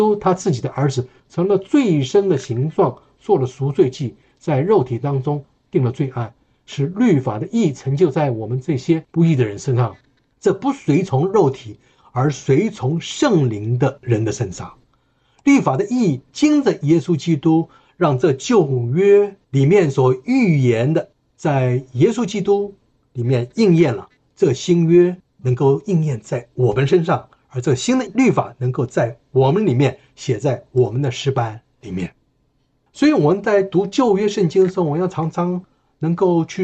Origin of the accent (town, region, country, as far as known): China